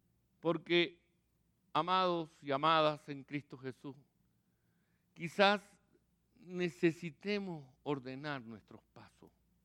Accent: Venezuela; un ciudadano respetable y honorable en mi país, Venezuela. Y mientras estoy aquí como turista, cuando visito a mi familia aquí en los Estados Unidos.

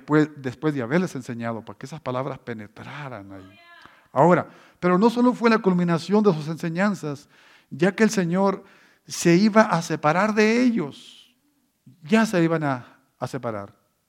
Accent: Durango, Mexico; cuando joven estaba yo en mi país, México, el estado de Durango

